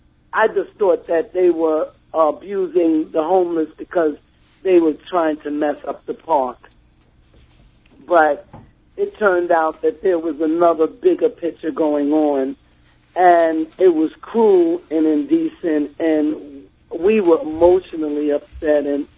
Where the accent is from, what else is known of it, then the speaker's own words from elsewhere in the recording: New York City, New York, United States; I grew up on the Lower East Side, came down here in the 70s